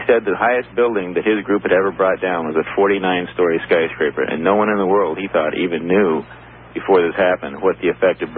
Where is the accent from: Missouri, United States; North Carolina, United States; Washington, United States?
Washington, United States; Seattle; I'm from Seattle.